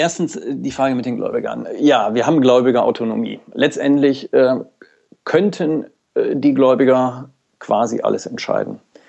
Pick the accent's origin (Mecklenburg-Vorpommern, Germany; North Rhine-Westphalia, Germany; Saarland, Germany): North Rhine-Westphalia, Germany; Mülheim an der Ruhr; born there; Also ich komme also meine Geburtsort ist Mülheim an der Ruhr und komme, ich sag mal, aus einem familiären Betrieb.